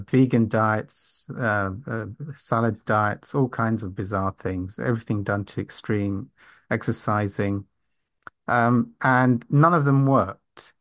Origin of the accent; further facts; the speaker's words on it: London, United Kingdom; I'm an overeater from London, United Kingdom.